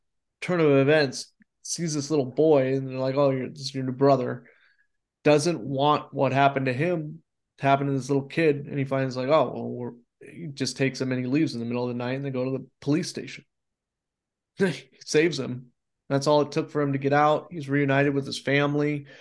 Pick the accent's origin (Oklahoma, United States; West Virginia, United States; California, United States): California, United States; So we're both from the Bay Area. We're both in California in the late 90s.